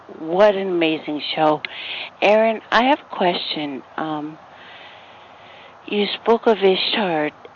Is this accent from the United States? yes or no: no; Canada; I'm from Canada. I'm part Mohawk and Cherokee.